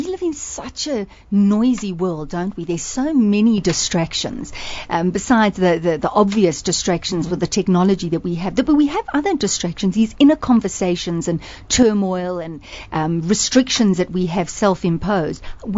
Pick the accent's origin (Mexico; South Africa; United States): South Africa; I'm from South Africa, sorry.